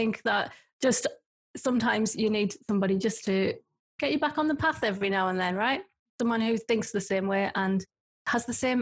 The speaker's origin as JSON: {"language": "English", "region": "North East England", "country": "United Kingdom", "said": "we are not from Lancashire. We're from small villages in County Durham."}